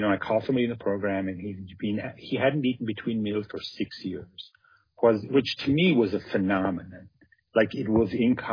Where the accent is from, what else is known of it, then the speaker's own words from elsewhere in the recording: Ireland; And I grew up in Ireland. I grew up in the country in a very rural area.